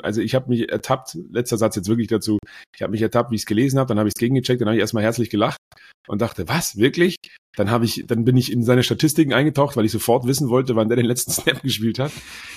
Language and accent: German; Berlin, Germany; Und Berlin ist ja auch meine Heimat